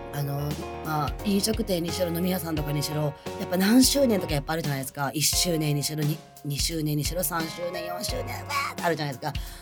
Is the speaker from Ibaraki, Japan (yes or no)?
yes; Ibaraki, Japan; moved away as an adult; now in Tokyo, Japan; 私9年ぐらい前から東京に上京してきたんだけど、茨城から、地元茨城で